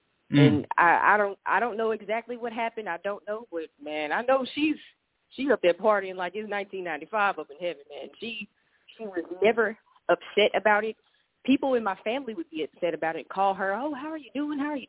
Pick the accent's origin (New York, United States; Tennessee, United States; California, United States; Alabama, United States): Alabama, United States; Birmingham; I'm from Birmingham.